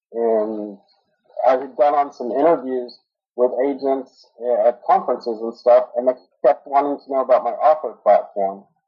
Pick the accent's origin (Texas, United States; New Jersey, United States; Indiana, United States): Texas, United States; I grew up in Texas, and I've lived in Florida since 2000, so I'm familiar with those two areas.